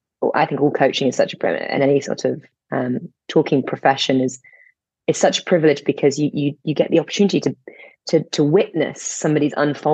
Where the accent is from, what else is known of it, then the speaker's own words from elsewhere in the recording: London, United Kingdom; especially where I grew up in London